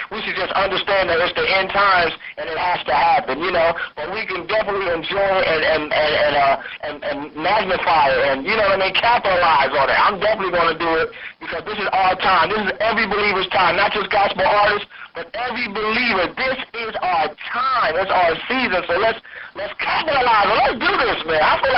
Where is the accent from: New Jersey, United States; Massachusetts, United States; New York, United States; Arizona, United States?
New Jersey, United States; I'm from Jersey. Let's get that straight. I am from New Jersey